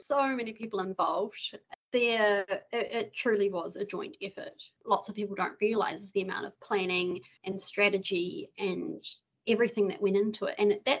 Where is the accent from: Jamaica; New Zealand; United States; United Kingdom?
New Zealand; Papakura, Auckland; So I'm from Auckland. I grew up in Papakura, so South Auckland.